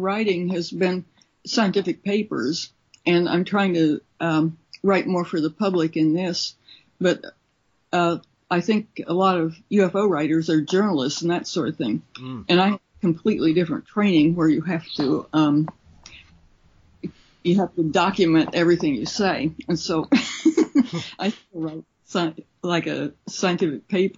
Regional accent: Columbus, Ohio, United States; I grew up in Columbus, Ohio, where he lived

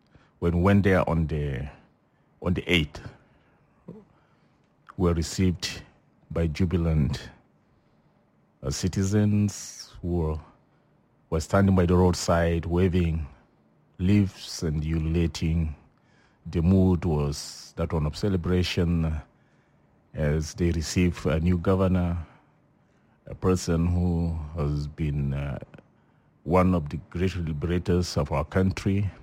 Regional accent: Morobo, Central Equatoria, South Sudan; I've been visiting here frequently. That's my hometown. Morobo, I was last there in 2019.

